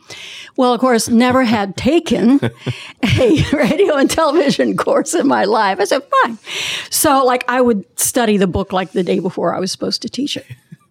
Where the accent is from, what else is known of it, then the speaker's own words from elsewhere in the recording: Connersville, Indiana, United States; I was lucky enough to be able to teach in my hometown of Connersville, Indiana.